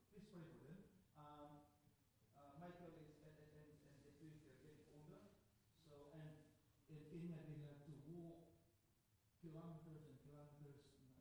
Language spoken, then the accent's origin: English; Philippines; English is a second language; I'm a Filipino